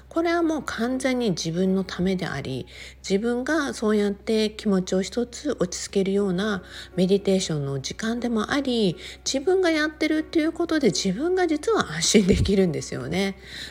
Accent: Okinawa, Japan; 私は沖縄出身なので、もう沖縄イコール仏壇命みたいなね、すごいところがあって、

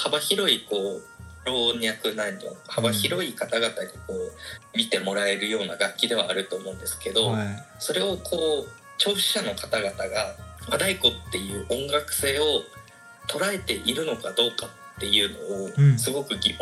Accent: Hokkaido, Japan; 出身は北海道になります

